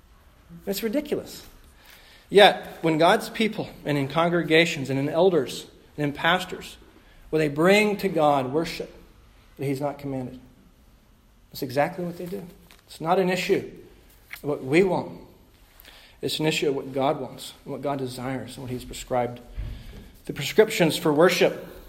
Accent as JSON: {"language": "English", "region": "Alabama", "country": "United States", "tie": "born or raised there", "lives_now": "Fresno, United States", "said": "Perhaps that doesn't happen here in Fresno that much. It happens all the time growing up in Alabama."}